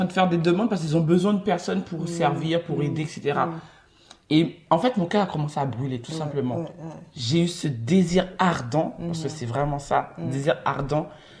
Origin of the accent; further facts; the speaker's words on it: Martinique; moved away as an adult; now in France; je suis partie de la Martinique pour 3 semaines de vacances. J'arrive en France et là, je me dis, waouh, ok, je me sens bien.